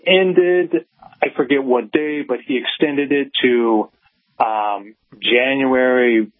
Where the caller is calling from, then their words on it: Ohio, United States; The Buckeye State.